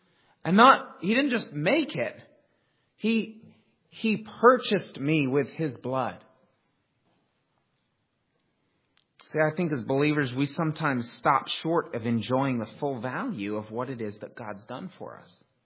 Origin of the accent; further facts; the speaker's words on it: United States; And as an American, I could recognize the great privilege and the value that a free education means to somebody.